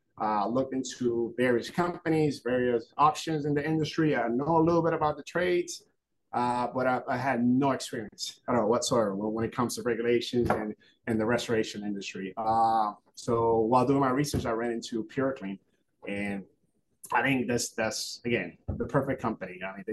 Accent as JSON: {"language": "English", "country": "Puerto Rico", "tie": "born or raised there", "moved": "as an adult", "lives_now": "United States", "said": "Yeah, I was born and raised down in Puerto Rico. I basically left when I was 18 in the military, Army active duty."}